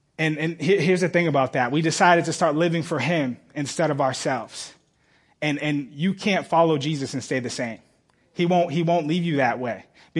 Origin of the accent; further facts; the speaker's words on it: Boston, Massachusetts, United States; And so fast forward to me growing up in Boston, as I said, Boston has a history of being kind of a racist town.